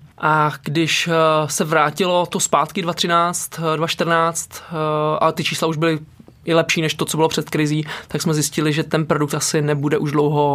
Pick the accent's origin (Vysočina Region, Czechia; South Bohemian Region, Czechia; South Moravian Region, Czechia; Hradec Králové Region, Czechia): Hradec Králové Region, Czechia; Hradec Králové; protože jsem z Hradce Králové, takže uděláme práce v Hradci